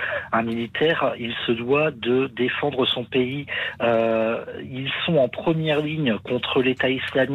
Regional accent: France; On est tous attristés en tant que Français

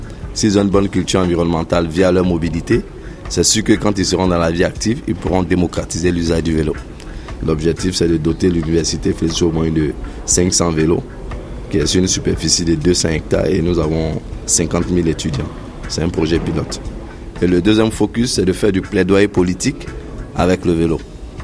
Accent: Treichville, Abidjan, Côte d’Ivoire; born there; Je suis né à Trècheville, au quartier Apollo.

